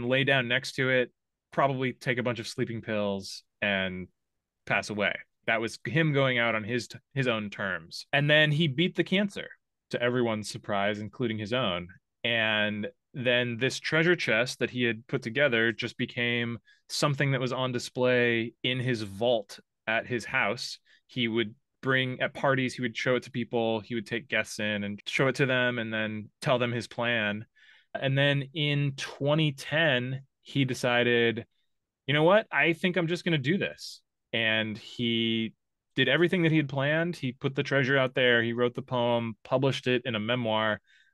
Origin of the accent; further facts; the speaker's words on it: Portland, Oregon, United States; born and raised in Portland, Oregon. I had a slight detour to Southern California for college and then came back